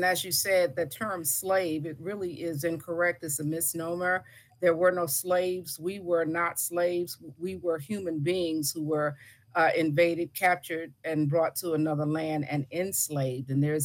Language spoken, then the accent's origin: English; Chicago, Illinois, United States; also born or lived in South Carolina; Well, I grew up in South Carolina, but mostly in Chicago. I am from Chicago, born there.